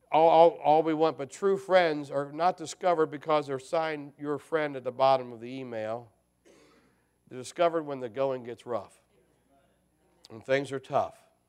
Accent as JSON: {"language": "English", "region": "Maryland", "country": "United States", "tie": "born or raised there", "said": "But, you know, I grew up in Carroll County, Maryland, a little Hampstead, Manchester, Westminster area there on the east side of the county."}